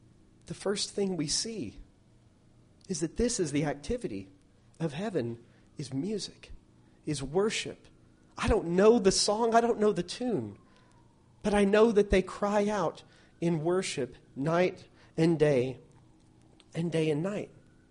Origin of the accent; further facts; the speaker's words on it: Oklahoma, United States; You know, I grew up in Oklahoma, and in Oklahoma, there's that used to be Indian territory.